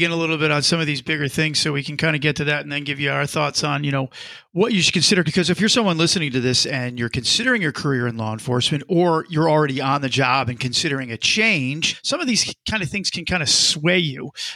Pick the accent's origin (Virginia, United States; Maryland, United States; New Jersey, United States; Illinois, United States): New Jersey, United States; Vermont, Connecticut, and New Jersey, my home state.